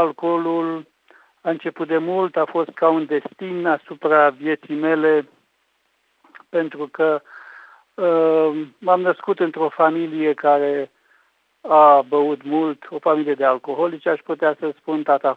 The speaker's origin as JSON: {"language": "Romanian", "town": "Balș", "region": "Olt County", "country": "Romania", "tie": "born there", "said": "M-am născut în Balș, un oraș mic din Oltenia, de lângă Craiova, în 1950, într-o familie de oameni foși bogați"}